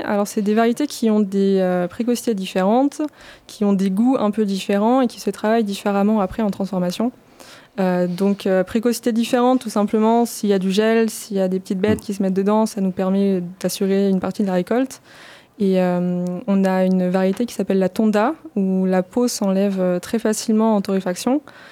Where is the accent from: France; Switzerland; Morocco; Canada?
France; Loudun, Nouvelle-Aquitaine; Non, on est de Loudun.